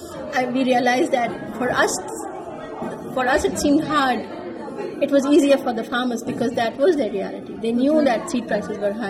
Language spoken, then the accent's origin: English; Pakistan; I come from Pakistan